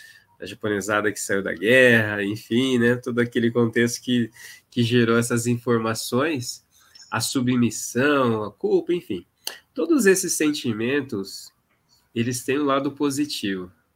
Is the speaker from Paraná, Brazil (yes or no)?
yes; Londrina, Paraná, Brazil; Bom, eu sou aqui de Londrina